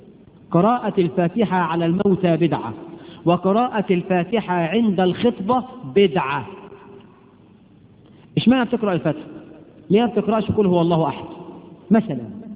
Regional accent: Egypt; الخطوبة بقى عندنا في مصر بيعملوا الفرح على 4 مراحل

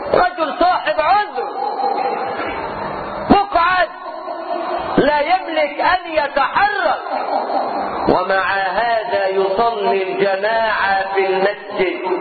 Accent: Egypt; نحن كمصريين

